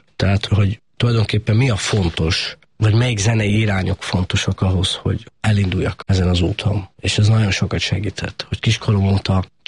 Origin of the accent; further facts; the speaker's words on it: Rožňava, Košice Region, Slovakia; én zenés családba születtem eleve, Szlovákiába, ugye onnan származom, Felvidékről, Rozsnyóról